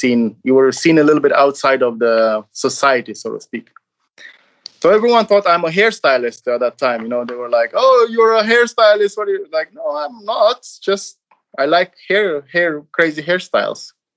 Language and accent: English; Romania; I'm from Romania.